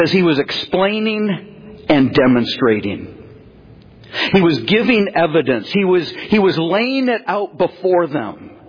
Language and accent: English; Michigan, United States; I've mentioned to you, I grew up in Michigan. I grew up in a little farming community, and we had open field behind our yard.